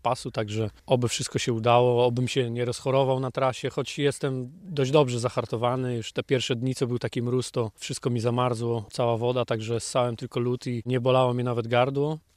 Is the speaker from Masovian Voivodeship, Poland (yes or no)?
no; Nakło nad Notecią, Kuyavian-Pomeranian Voivodeship, Poland; Pochodzę z Nakła nad Notecią, wychowałem się nad Notecią.